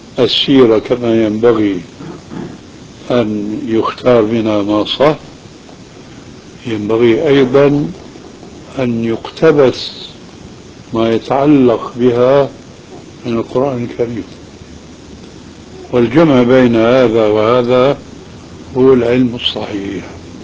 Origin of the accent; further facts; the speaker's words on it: Syria; وكان هذا كما يقولون عندنا في سوريا وش الضيق.